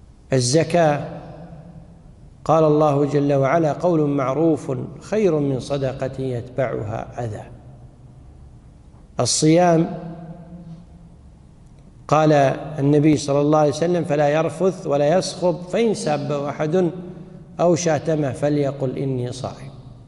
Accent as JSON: {"language": "Arabic", "country": "Kuwait", "said": "عندنا بالكويت"}